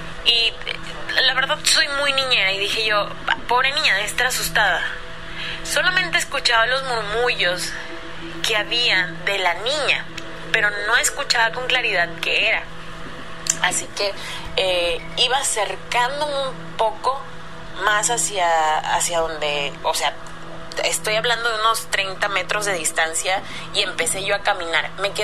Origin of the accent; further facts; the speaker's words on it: Mexico City, Mexico; moved away; ya no estaba en Ciudad de México, ya no estaba en mi país